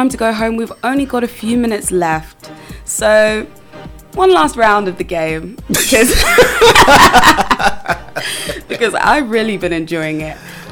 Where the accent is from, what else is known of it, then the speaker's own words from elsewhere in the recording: Northampton, East Midlands, United Kingdom; I remember in my hometown in Northampton